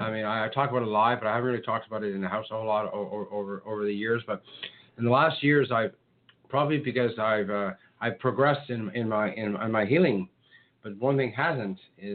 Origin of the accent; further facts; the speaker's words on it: Canada; Oh, no, I'm north. I'm from Canada, so I'm the opposite of north